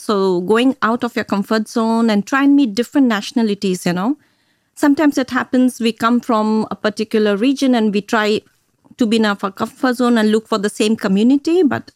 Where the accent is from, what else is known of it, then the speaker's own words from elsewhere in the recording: Luxembourg; also born or lived in India; My home country is Luxembourg and India.